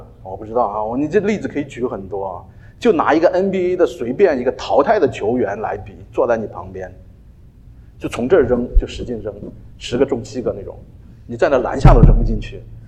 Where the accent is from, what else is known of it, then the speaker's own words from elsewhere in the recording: China; 那我们中国人在哪儿都是圣地哈，我们就回家就脱鞋嘛